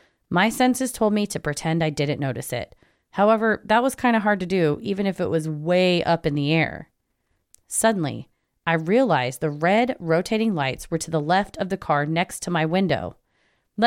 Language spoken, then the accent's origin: English; Iowa, United States; I live in a rural area in Iowa. My hometown is the place where … played his last concert and, unfortunately, was killed in a plane crash.